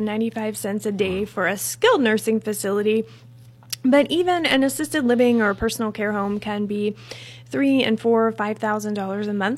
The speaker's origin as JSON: {"language": "English", "town": "Renfrew", "region": "Pennsylvania", "country": "United States", "tie": "born or raised there", "said": "I grew up in Renfrew, went to Butler High School, and I've been practicing here in the Butler area for the last 6 years."}